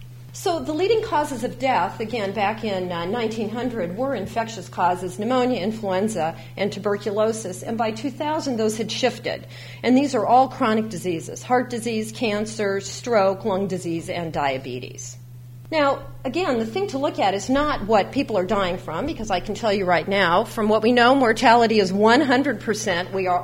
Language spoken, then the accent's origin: English; Corvallis, Oregon, United States; I grew up in Corvallis, and so, you know, I'm quite familiar with Oregon and what's been happening here over time.